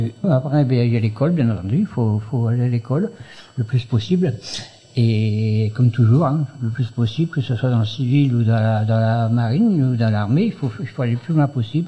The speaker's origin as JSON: {"language": "French", "town": "Soissons", "region": "Hauts-de-France", "country": "France", "said": "j'ai pas 40 ans, j'ai beaucoup plus. Je viens de Soissons, vous voyez, je viens de loin pour venir vous voir. Soissons c'est dans l'Aisne, c'est au-dessus de Paris. Il n'y a pas la mer."}